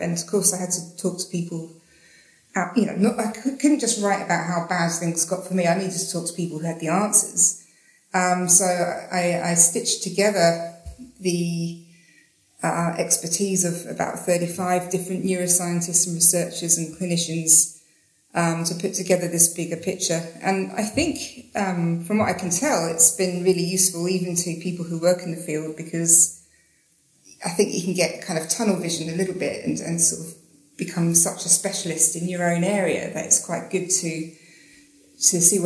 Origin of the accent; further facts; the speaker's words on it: Slough, South East England, United Kingdom; now in Australia; I'm a journalist. I'm from England. I'm from Slough, but I live in Australia now.